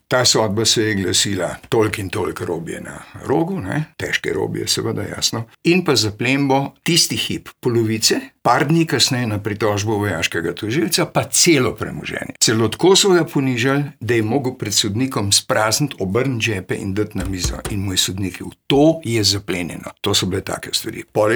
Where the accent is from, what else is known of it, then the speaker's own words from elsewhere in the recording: Ljubljana, Slovenia; od svojega prvega razreda v osnovni šoli, v Ljubljani na Vrtači, sem Ljubljančan rojen